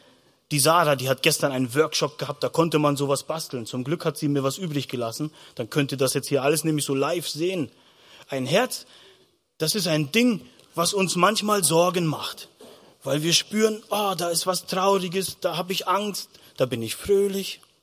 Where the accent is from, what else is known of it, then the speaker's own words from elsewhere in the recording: Northern Germany, Germany; now in Austria; oder wir sind mittlerweile 14 Jahre in Österreich. Ich traue mich immer noch nicht Skifahren. Ich komme halt aus dem Norden Deutschlands